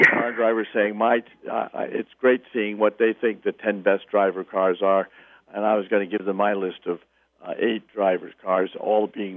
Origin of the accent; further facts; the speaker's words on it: United States; Europeans don't necessarily drive the same distances on a daily basis that some of us Americans do?